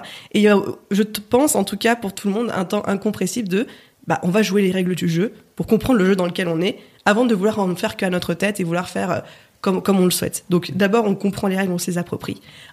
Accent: Auvergne-Rhône-Alpes, France; also born or lived in Grenoble; J'ai grandi en Haute-Savoie, à côté d'Annecy, dans un petit patelin où il y a beaucoup de vaches.

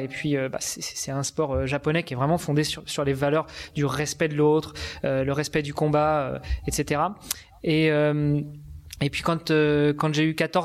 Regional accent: Rouen, Normandy, France; Moi j'ai grandi en Normandie, à Rouen. Mmh. J'ai un papa qui est sicilien, une maman qui est normande. Et puis à 20 ans, quand j'ai voulu découvrir un peu le monde, et avec celle qui allait devenir mon épouse, on s'est installé à Paris.

